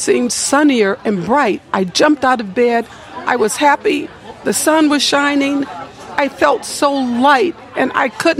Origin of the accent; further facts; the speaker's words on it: Chicago, Illinois, United States; as a kid, I grew up on the Near West Side of Chicago.